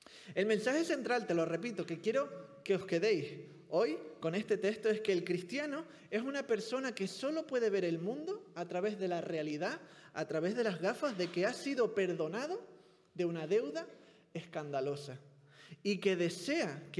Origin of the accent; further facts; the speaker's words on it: Canary Islands, Spain; accent: Canarian; por mi acento soy canario. Vengo de Canarias, nací allí, mi familia es de allí.